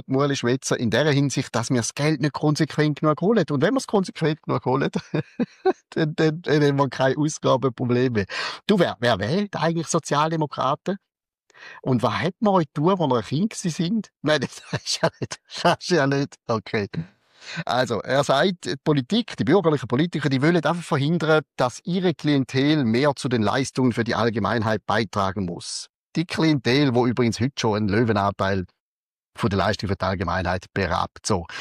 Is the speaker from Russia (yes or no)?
no; Valais, Switzerland; Ich bin Walliser, auch wenn man mir es nicht mehr angehört. Das sind meine Wurzeln, mein Heimatort und meine ganze Familie, väterlicherseits, ist im Wallis.